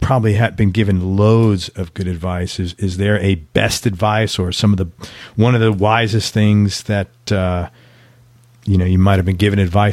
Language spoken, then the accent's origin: English; New York City, New York, United States; I'm from the Bronx.